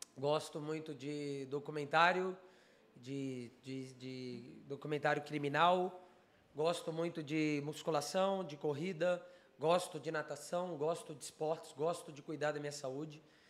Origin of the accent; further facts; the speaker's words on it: Brasília, Federal District, Brazil; eu tenho 24 anos, sou aqui de Brasília mesmo, brasiliense. Nasci no Lar Cristão, congreguei muito tempo na igreja Renascer em Cristo